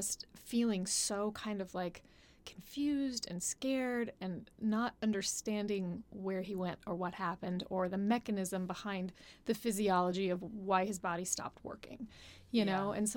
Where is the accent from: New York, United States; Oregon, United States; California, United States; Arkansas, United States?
California, United States; San Jose; My family grew up in San Jose. I was born in San Jose. So Bay Area, definitely.